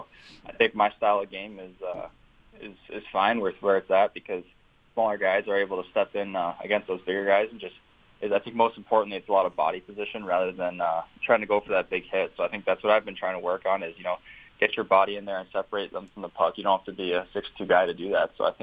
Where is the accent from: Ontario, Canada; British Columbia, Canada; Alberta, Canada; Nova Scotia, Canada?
Ontario, Canada; London; I'm from London, Ontario.